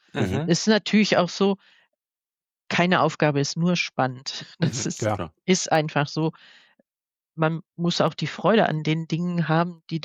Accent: Wuppertal, North Rhine-Westphalia, Germany; meine Heimatstadt ich komme aus Wuppertal

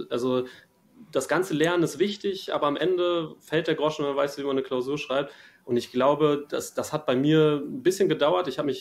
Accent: Hanover, Lower Saxony, Germany; Bei mir war es damals der Fall, dass ich in Niedersachsen, ich komme aus Hannover

